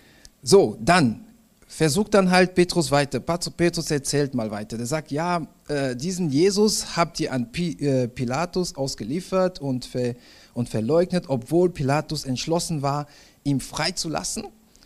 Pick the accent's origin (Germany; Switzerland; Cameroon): Cameroon; Wir waren in Kamerun, ich komme aus Kamerun übrigens